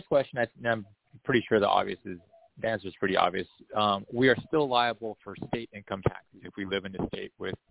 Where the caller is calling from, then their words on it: Nashville, Tennessee, United States; I'm calling from Nashville, Tennessee.